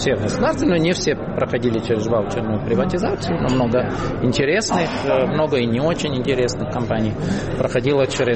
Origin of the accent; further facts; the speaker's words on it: Czechia; Russian is a second language; Но потому что мы были из Чехии, тут проходила чуть раньше еще эта ваучерная приватизация